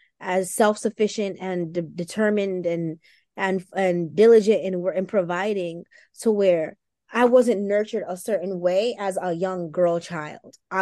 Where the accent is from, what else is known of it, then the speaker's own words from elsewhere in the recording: Brooklyn, New York, United States; I have never had the luxury of being absent-minded around a man because I am from Brooklyn. I'm a Brooklyn gangster.